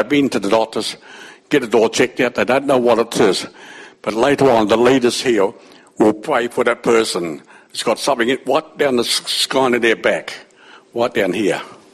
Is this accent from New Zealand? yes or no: yes; Wellington, New Zealand; I was brought up in the Honda Compassion in Island Bay in Wellington.